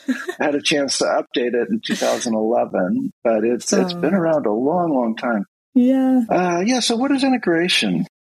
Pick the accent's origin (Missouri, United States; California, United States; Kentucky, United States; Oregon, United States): Oregon, United States; I live in my home state of Oregon. I actually grew up on a hazelnut farm in rural Oregon, which means I'm a psychologist who grew up on a nut farm